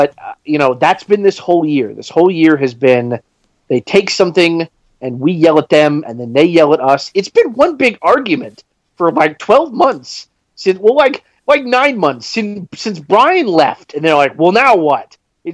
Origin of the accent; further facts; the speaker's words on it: the South, United States; As a person growing up in the South, I can tell you that it's very tethered with actual religion.